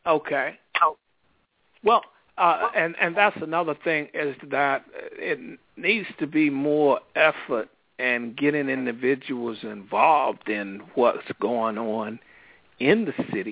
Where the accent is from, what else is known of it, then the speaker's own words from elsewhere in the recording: Enfield, New Hampshire, United States; what type of environment I grew up in Enfield to leave Enfield, and that's what most people do.